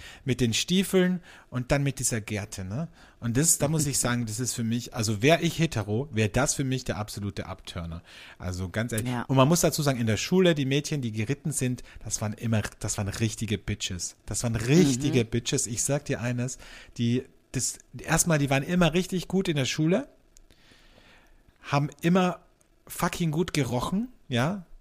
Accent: Austria; Bei uns in Österreich

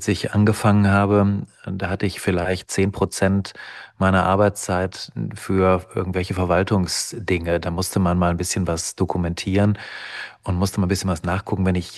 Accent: Essen, North Rhine-Westphalia, Germany; Ich komme aus Essen und wollte wegen der Schiedsrichtertätigkeit auch irgendwo hier in dem Essener Bereich bleiben.

